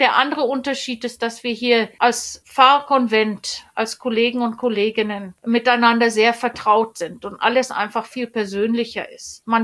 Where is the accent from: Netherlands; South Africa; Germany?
South Africa; denn ich bin dann als sehr junge Frau zurückgegangen nach Südafrika und wusste, hier bin ich zu Hause